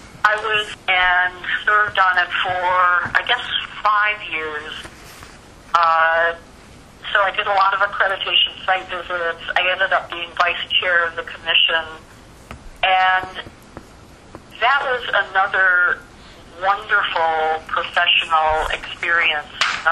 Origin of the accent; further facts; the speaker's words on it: Michigan, United States; I took a long consulting gig at Central Michigan, which was terrific for me because I grew up in Michigan.